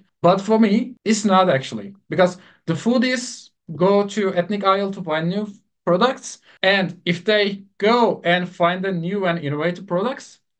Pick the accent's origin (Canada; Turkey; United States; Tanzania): Turkey; English is a second language; just born and raised in Turkey, so I don't have English accents.